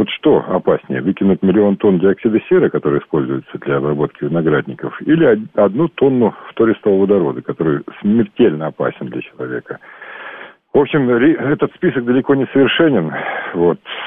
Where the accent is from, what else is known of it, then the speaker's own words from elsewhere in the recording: Moscow, Russia; Я коренной москвич в 15-м поколении.